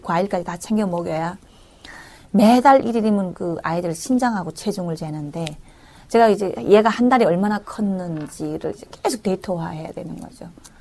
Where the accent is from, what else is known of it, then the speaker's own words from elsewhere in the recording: North Korea; now in South Korea; 저는 사실은 북에서 왔기 때문에